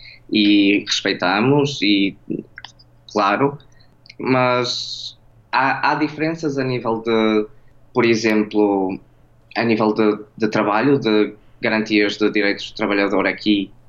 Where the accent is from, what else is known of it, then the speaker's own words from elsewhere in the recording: Portugal; porque queres dizer eu também sou português.